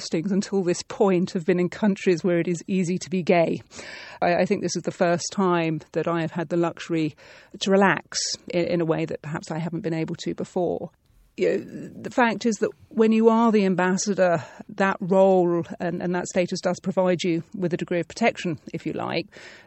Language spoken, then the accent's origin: English; South East England, United Kingdom; accent: home counties; I know I sound very home counties and I was brought up in Buckinghamshire